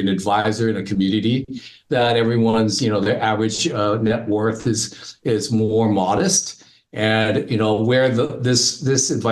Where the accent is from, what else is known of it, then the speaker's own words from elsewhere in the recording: United States; I'm American, true blue, running through my red, white, and blue veins